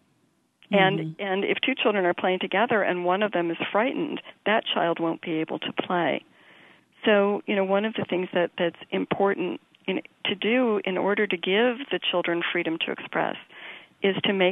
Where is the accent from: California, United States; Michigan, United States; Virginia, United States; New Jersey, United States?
Michigan, United States; Detroit; I grew up in Detroit